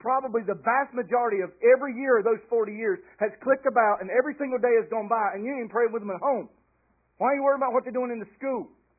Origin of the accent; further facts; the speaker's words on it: United States; Well, I'm American, right? Can I just get in my car and go? Can I just drive 140 mile an hour? I'm free, America.